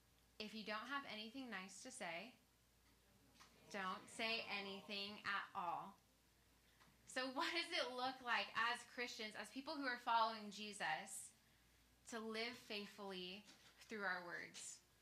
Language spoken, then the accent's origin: English; Arizona, United States; Kelly had dated a friend that I grew up with in Arizona.